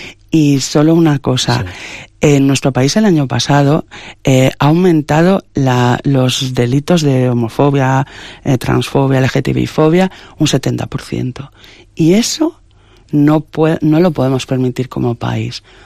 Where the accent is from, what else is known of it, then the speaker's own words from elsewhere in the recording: Cantabria, Spain; infraestructuras para realmente que las personas que vivimos en Cantabria vivamos mejor. Yo amo mi tierra